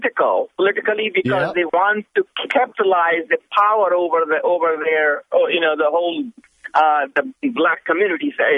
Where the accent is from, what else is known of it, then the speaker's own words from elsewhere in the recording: India; moved away; I come from India. I came here in 71.